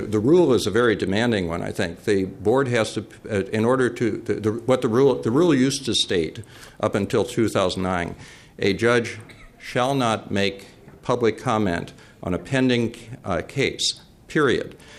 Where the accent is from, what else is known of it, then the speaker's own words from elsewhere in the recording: Winona, Minnesota, United States; I'm from Winona, and I've gone to the Elks Club.